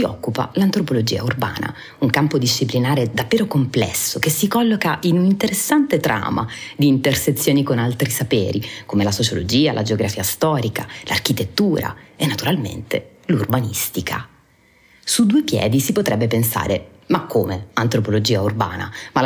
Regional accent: Taranto, Apulia, Italy; per me che vengo da Taranto e che fino a quel momento avevo sempre vissuto in città medio grandi e soprattutto in quartieri, diciamo, popolari

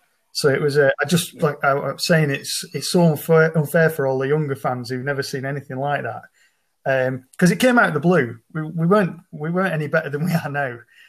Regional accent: Shaw, North West England, United Kingdom; now in France; Well, I was born in Shaw, and born in Oldham, and I lived in Shaw all my life.

